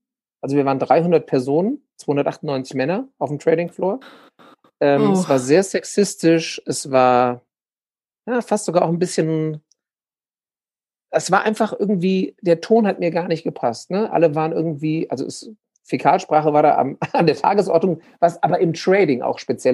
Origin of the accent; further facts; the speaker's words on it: Frankfurt, Hesse, Germany; Aber weder war eine gute in der Nähe von Frankfurt, wo ich herkomme, noch hatte ich einen Bezug dazu, zum Schauspielen an sich.